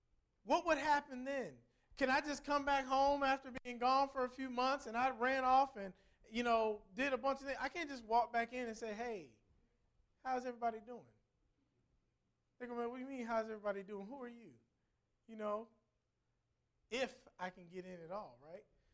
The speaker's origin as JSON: {"language": "English", "region": "Midwest", "country": "United States", "said": "and I'm from the Midwest, we call it pop, okay? You know, why do we have a problem? I didn't want anybody who hears to think I don't remember my roots. Pop."}